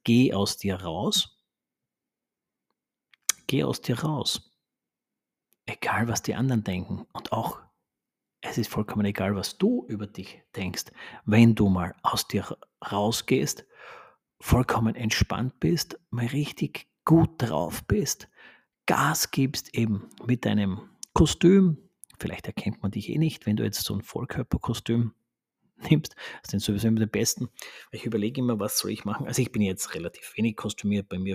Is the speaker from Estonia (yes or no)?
no; Austria; auch bei uns in Österreich, in diversen Bundesländern ist der Rosenmontag ja